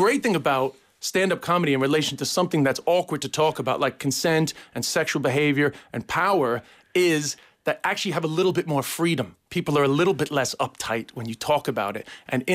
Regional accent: New York, United States; accent: New York; You know, I'll be somebody that when they hear my accent, they go, that's a New Yorker.

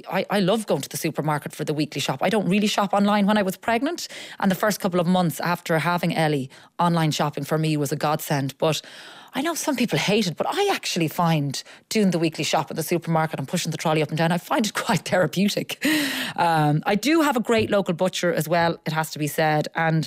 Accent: Carlow, County Carlow, Ireland; I am from Laois, Carlow, and my mum used to buy all our meat in Brennan's in Carlow.

